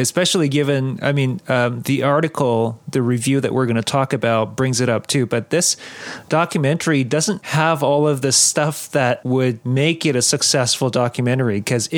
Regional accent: South Korea; I grew up in Korea

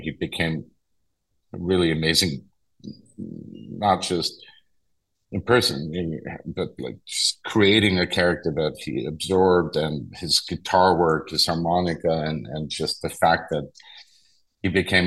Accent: Munich, Bavaria, Germany; English is a second language; I'm born in 62. I grew up in Munich, Germany.

